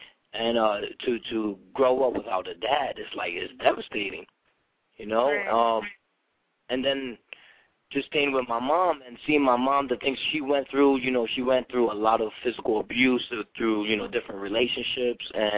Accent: Bronx, New York, United States; I was born in Union Hospital in Bronx, New York.

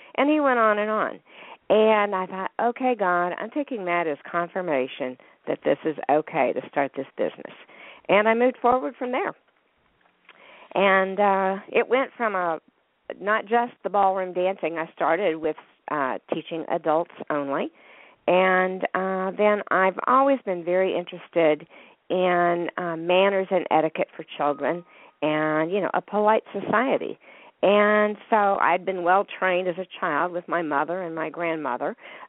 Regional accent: Wichita, Kansas, United States; moved away as an adult; now in Texas, United States; Well, I'm originally from Kansas. I grew up in Wichita, Kansas, went to school at Kansas State University, and came to Texas in 1985 with a job at Texas A&M University

